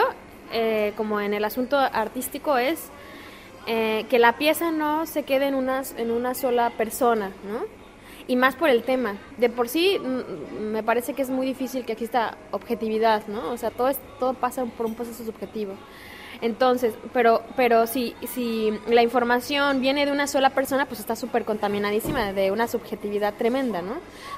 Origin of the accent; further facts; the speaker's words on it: Mexico; como artista y como persona, como mexicana, frente a una serie de situaciones, actos, acontecimientos que están pasando ahorita en México.